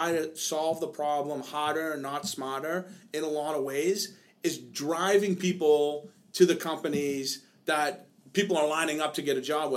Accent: United States; I'm an American. I love it just as much as anyone else.

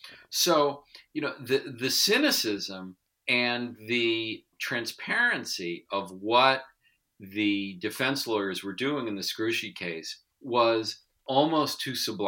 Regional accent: New York City, New York, United States; You know, I'm also from New York, and I also grew up riding the subways.

